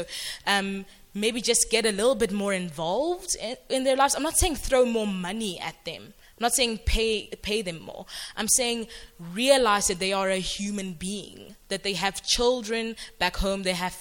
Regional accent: Klerksdorp, North West, South Africa; I grew up in Klerksdorp and I went to Afrikaans primary school, high school, so most of my friends are white.

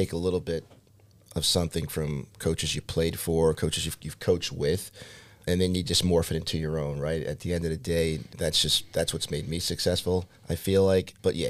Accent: Huntington, New York, United States; Long Island, Huntington, New York.

